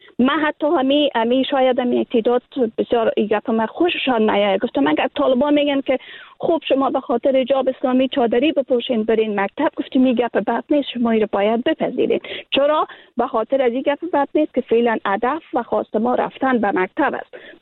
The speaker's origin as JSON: {"language": "Persian", "country": "Afghanistan", "moved": "yes", "said": "اگر ما امروز بیرون از افغانستان زندگی میکنیم، باور کنیم که من از لحاظ فیزیکی بیرون از افغانستان هستم."}